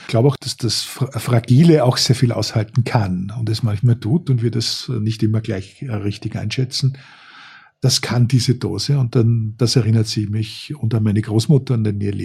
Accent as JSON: {"language": "German", "region": "Styria", "country": "Austria", "also_born_or_lived": "Vienna", "moved": "as an adult", "lives_now": "Germany", "said": "Ich komme aus der Steiermark in Österreich, habe lange in Wien gelebt und lebe jetzt schon fast 25 Jahre in Deutschland."}